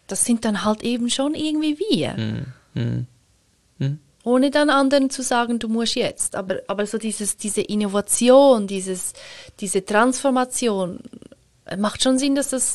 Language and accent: German; Switzerland; einfacher ist als Schweizerin, als selbstständige, alleinstehende Frau, wie wir uns einmal nennen.